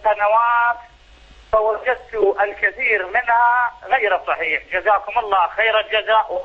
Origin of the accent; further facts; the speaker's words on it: Iraq; أنا من العراق أسكن بغداد.